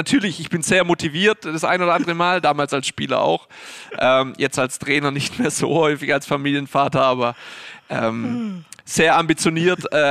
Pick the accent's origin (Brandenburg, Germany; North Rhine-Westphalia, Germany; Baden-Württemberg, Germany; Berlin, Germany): Baden-Württemberg, Germany; Ja, ich komme aus dem Schwabenland, ja, habe in Stuttgart gespielt, in Convestheim, in Pfullingen, über eine Insolvenz Stuttgart bin ich dann nach... Ludwigshafen gekommen